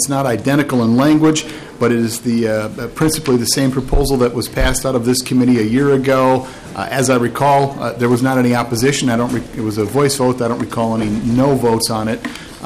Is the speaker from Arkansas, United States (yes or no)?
no; Stacy, Minnesota, United States; That's where I grew up, in Chisago County. Stacy is my hometown.